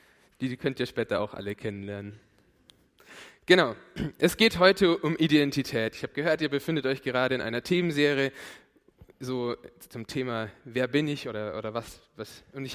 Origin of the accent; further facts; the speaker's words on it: Forchheim, Bavaria, Germany; Ich bin 20 Jahre lang in der Emmaus-Gemeinde Forchheim, falls ich das so sage, gewesen. Bin hier aufgewachsen in Forchheim. Meine Eltern sind seit 2006 hier in der Gemeinde.